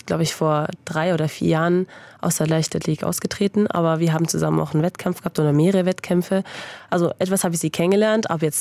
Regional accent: Freiburg, Baden-Württemberg, Germany; Ich bin in Freiburg aufgewachsen.

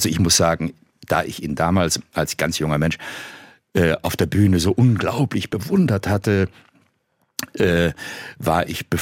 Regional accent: Nürtingen, Baden-Württemberg, Germany; ist das Schwabenland so etwas wie meine Heimat. Aber wirklich nur so etwas. Also ich bin im Alter von 6 Jahren nach Nürtingen am Neckar, hat es mich verschlagen. Aha. Und habe also meine gesamte Schulzeit im Schwäbischen verbracht, inklusive meiner Schauspielausbildung.

